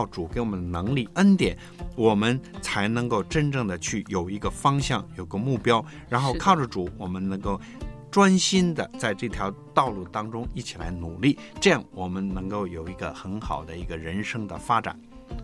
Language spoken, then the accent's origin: Chinese; China; 我们中国人有句谚语啊